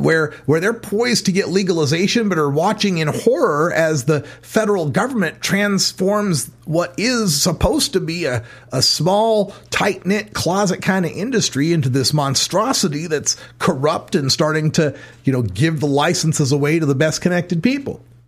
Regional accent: Idaho, United States; I think of the activists back in my home state of Idaho

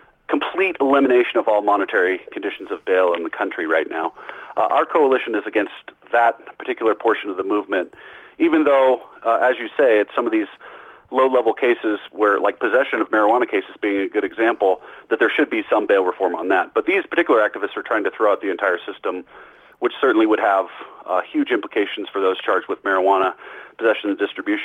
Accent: Colorado, United States; I live in my home state of Colorado

